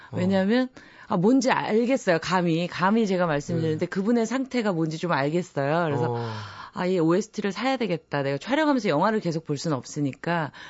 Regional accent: South Korea; 저도 이... 한국에서 네. 어렸을 때부터 제가 뭐 외국에서 왔던 친구도 아니고

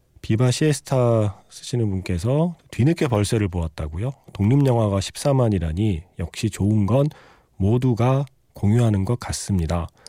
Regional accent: Seoul, South Korea; 저도 서울이 고향이라 이 느낌을 좀 알아요.

